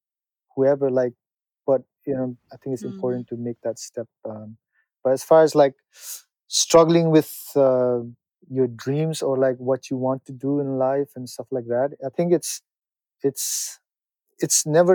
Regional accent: Nepal; English is a second language; like you said, we came from Nepal.

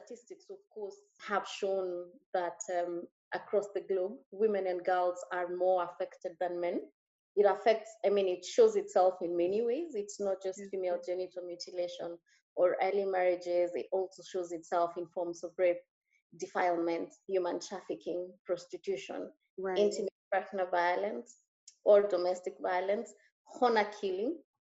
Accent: Kenya; I remember growing up in Kenya. I was born and raised in Kenya, and growing up in a little village in eastern Kenya, very rural.

